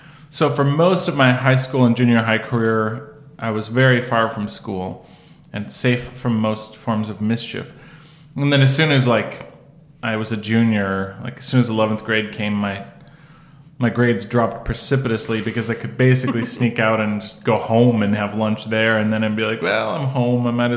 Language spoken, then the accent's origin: English; Minnesota, United States; also born or lived in Sheffield Lake, Ohio; So I kind of felt like I grew up in Minneapolis, but I do have fond memories of Sheffield Lake, Ohio.